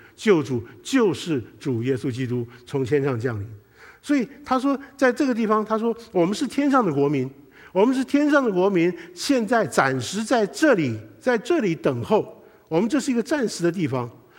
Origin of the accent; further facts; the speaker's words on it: Taiwan; 我是台湾长大的，那我是早期台湾长大的那批人